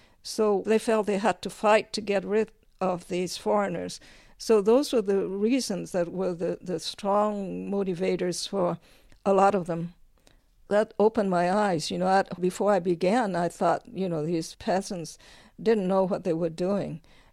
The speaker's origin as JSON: {"language": "English", "region": "North Vietnam", "country": "Vietnam", "said": "had spent all my life in French schools, you know, learning more about France than about Vietnam. And I was a refugee from North Vietnam. I knew nothing about the South Vietnamese countryside."}